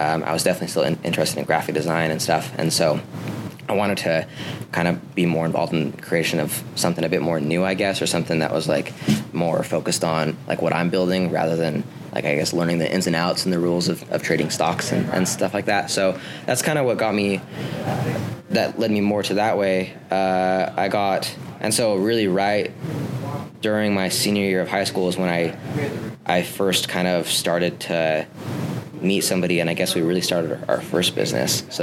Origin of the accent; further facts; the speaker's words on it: Utah, United States; also born or lived in Detroit; So, I've pretty much been in Utah my whole life. I was born in Detroit, but I've lived here since I was like 3 years old or something like that.